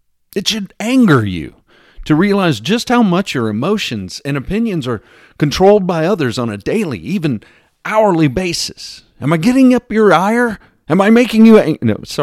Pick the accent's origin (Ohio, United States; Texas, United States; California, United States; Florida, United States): Texas, United States; I've lived in several different states, but I can't deny the effect that growing up in Texas had on my worldview or my personality.